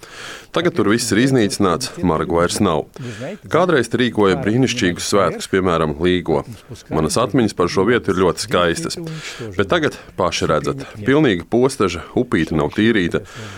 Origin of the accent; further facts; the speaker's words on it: Moscow, Russia; Es esmu no Maskavas un šur braucu jau kopš padomju laikiem.